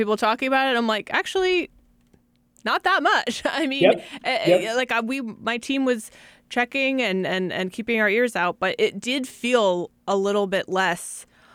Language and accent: English; Virginia, United States; I grew up in Virginia. I knew UVA was a great school